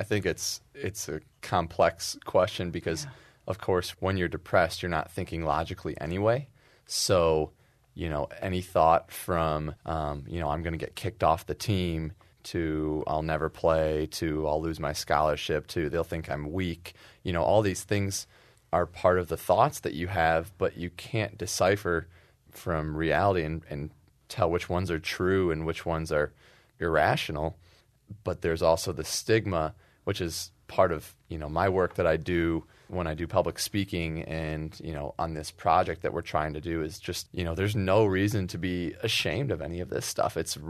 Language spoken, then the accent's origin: English; Ann Arbor, Michigan, United States; I grew up in Ann Arbor and this is a dream come true.